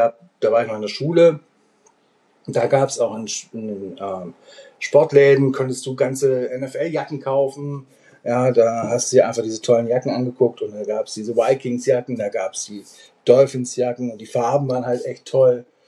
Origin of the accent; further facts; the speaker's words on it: Baden-Württemberg, Germany; Genau, ich bin eigentlich auch aufgewachsen.